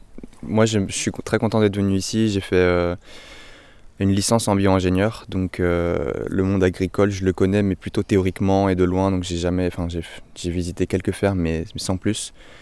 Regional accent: Brussels, Belgium; De Belgique, Bruxelles.

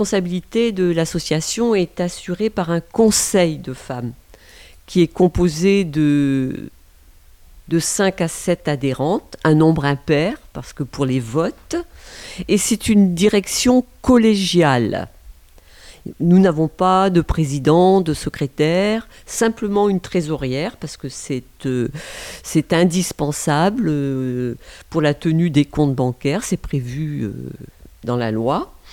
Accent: Brest, Brittany, France; Nous sommes de Brest, la plupart d'entre nous.

